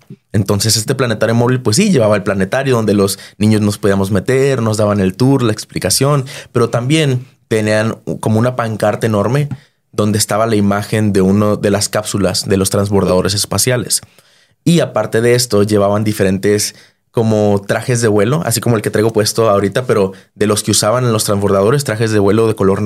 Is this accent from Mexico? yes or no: yes; Ciudad Juárez, Chihuahua, Mexico; born there; Bueno, yo nací en Ciudad Juárez, Chihuahua, en un 14 de agosto del 2001.